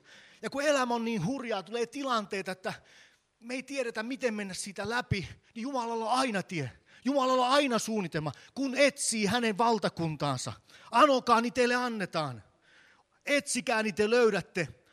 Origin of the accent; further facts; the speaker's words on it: Ostrobothnia, Finland; Vaikka ollaan pohjalaisia, niin on semmoinen vire, että kyllä ne muut osaa paremmin